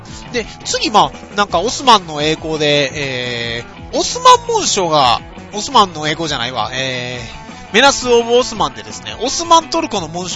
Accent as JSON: {"language": "Japanese", "region": "Kansai", "country": "Japan", "said": "私関西人なんでよくわからないんですけど。"}